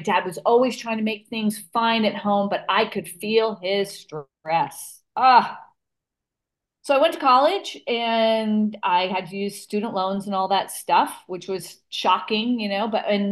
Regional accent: New York, United States; I grew up in New York in the North Shore of Long Island, a very affluent area.

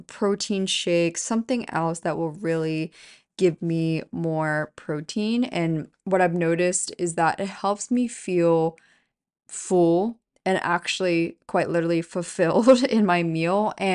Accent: Pennsylvania, United States; now in New York, United States; there's actually a lot of farmers that are from my hometown in Pennsylvania, where I'm from, which is basically like the Amish capital of America.

